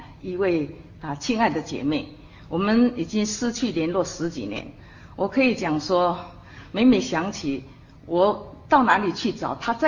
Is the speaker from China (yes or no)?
no; Taiwan; 我从前我是从台湾来的